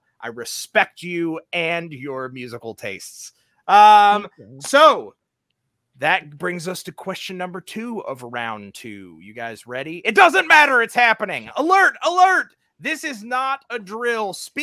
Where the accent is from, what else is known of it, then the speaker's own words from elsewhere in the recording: Nashville, Tennessee, United States; Growing up in Nashville, Tennessee, outside of the Warped Tour, we had the local version, which was called a Buzz Fest